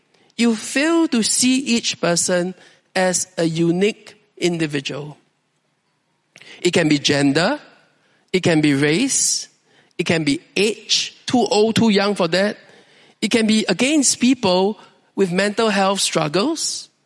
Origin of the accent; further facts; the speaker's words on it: Singapore; Then I say, no, I'm Chinese. Which part of China? I say, no, I'm a Singaporean.